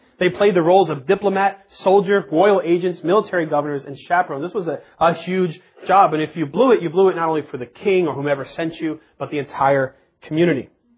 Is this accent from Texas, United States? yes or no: no; Jersey City, New Jersey, United States; Recently in my hometown of Jersey City, there was a cop that was murdered.